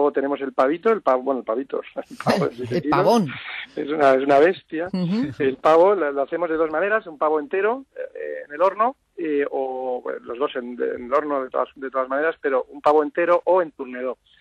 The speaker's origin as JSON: {"language": "Spanish", "town": "San Sebastián", "region": "Basque Country", "country": "Spain", "said": "El único español soy yo y yo soy de Donosti"}